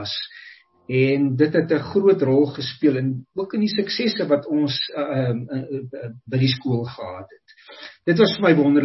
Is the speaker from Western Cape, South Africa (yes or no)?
no; Estcourt, KwaZulu-Natal, South Africa; ek het op Eskort groot geword, ek is daar gebore en ek het groot geword daar en ek het ook my hele skoolloopbaan daar voltooi